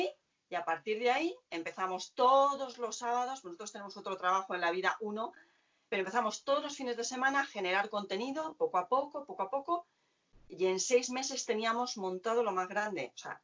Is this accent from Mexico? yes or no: no; Cuenca, Castilla-La Mancha, Spain; Yo soy de Cuenca y es la receta estrella, un morteruelo conquense.